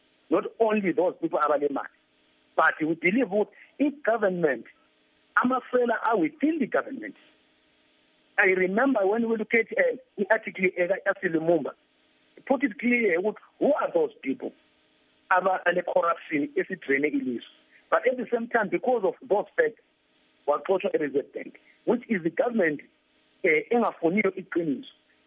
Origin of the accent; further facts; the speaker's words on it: South Africa; Let's try for our country. Let's stand up as young people and fight for our country.